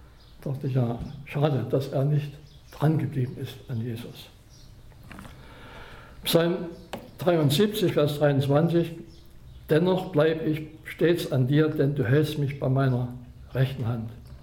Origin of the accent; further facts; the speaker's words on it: Chemnitz, Saxony, Germany; kam auch ein Ehemaliger aus meiner Heimatstadt Chemnitz.